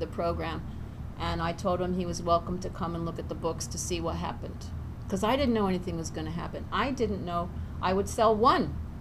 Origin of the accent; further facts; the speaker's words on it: United States; You know, I'm from the States. I barely speak Spanish.